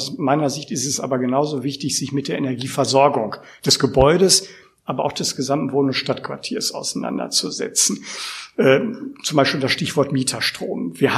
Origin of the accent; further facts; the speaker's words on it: North Rhine-Westphalia, Germany; meine Heimatregion, das Ruhrgebiet